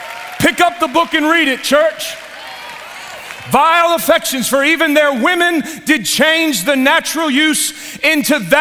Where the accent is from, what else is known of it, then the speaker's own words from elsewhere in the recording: Louisiana, United States; I'm from Louisiana, so number five